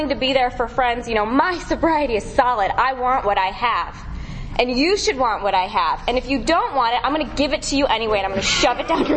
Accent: Chicago, Illinois, United States; I grew up in Chicago, Illinois. I've gotten to go home and go to meetings there

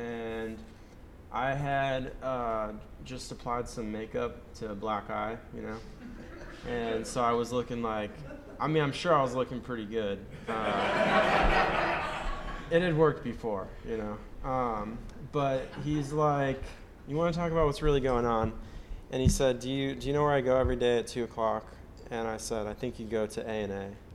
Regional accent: California, United States; moved away as an adult; also born or lived in upstate New York; And so I moved from Southern California to upstate New York. I went to this Ivy League university and was getting straight A's.

